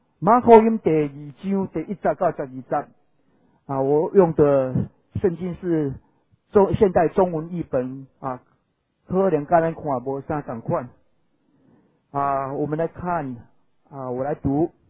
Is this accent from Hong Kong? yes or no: no; Taiwan; 通常哈，咱台湾人比较避暑哈，我们台湾人都比较避暑一点，对不对？